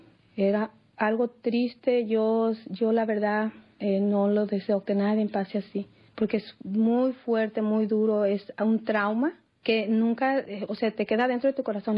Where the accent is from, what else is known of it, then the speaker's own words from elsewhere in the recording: Guanajuato, Mexico; yo vengo del estado de Guanajuato, en México, y es bien triste venir uno de mojado.